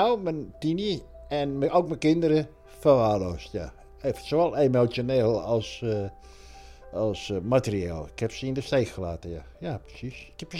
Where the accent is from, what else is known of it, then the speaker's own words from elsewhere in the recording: Netherlands; Maar ik ben Hollander in een Hollands café.